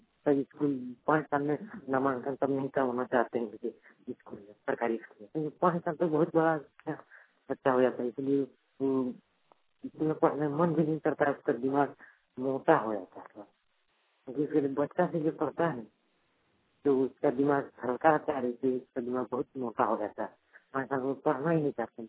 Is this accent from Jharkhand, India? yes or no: yes; Jharkhand, India; मैं देवघर जिले के निवासी हूँ, ग्राम पंगन बेरहा जयपुर थाना जयपुर जी पंचायत 3 नंबर 81 41।